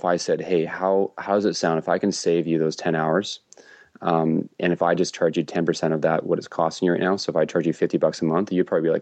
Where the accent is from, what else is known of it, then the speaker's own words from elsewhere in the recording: Vancouver, British Columbia, Canada; I'm from Vancouver.